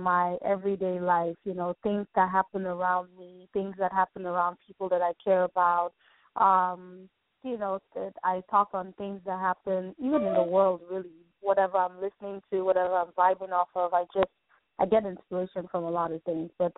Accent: Nigeria; I'm Nigerian originally

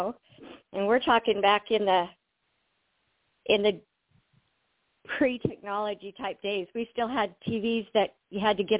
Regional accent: Wyoming, United States; Yes, sir. Yes. I was born and raised in Wyoming.

